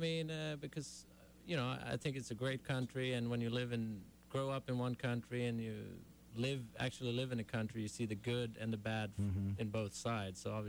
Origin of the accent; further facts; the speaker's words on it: Sweden; English is a second language; moved away as an adult; now in San Diego, United States; Well, 15 years ago, a friend of mine was already here, and he said, I got unemployed in Sweden.